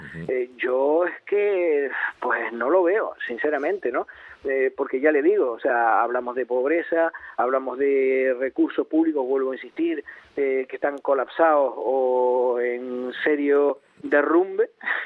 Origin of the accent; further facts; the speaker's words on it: Canary Islands, Spain; en mejorar nuestra vida como canarios